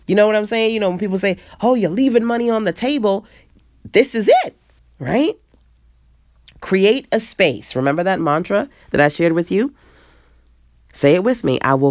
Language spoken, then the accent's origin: English; Brooklyn, New York, United States; now in North Carolina, United States; a Brooklyn girl living in a Southern world, because I'm from New York and now I live in North Carolina.